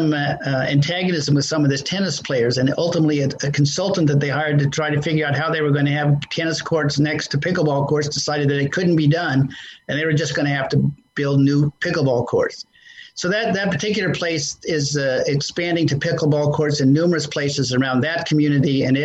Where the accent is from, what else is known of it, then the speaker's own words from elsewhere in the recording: Alaska, United States; And, you know, I grew up in Alaska, and we would go skiing and do all kinds of winter sports.